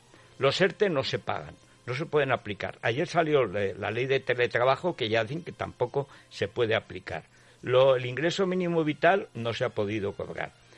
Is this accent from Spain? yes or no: yes; Spain; lo que a mí me apetecería como español es ir detrás del ejército a saludar al rey